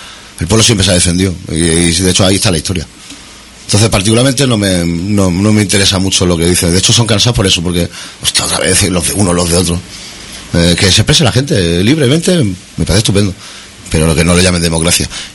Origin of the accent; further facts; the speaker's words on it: L'Hospitalet de Llobregat, Catalonia, Spain; Nosotros venimos de Hospitalet.